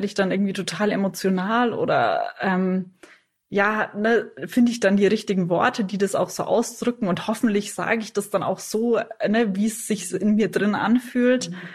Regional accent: Bavaria, Germany; now in Munich, Germany; ich komme eigentlich aus der Nähe von Nürnberg eben und habe dann woanders studiert und bin dann halt irgendwie auf Umwegen nach München gekommen

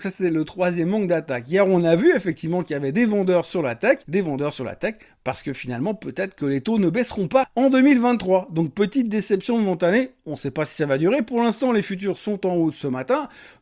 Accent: Switzerland; c'est chez nous, en Suisse, où on s'en prend plein les dents

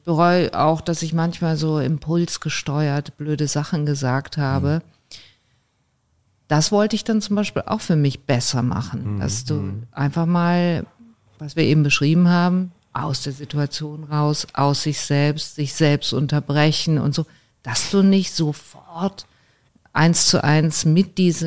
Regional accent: Cologne, North Rhine-Westphalia, Germany; ich komme ja aus Köln

